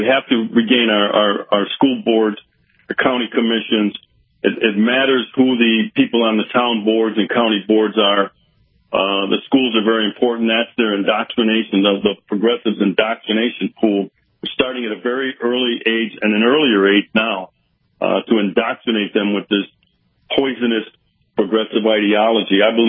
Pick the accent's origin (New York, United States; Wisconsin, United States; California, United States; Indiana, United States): Wisconsin, United States; I decided to take the fight back from Washington, D.C., back to my home state of Wisconsin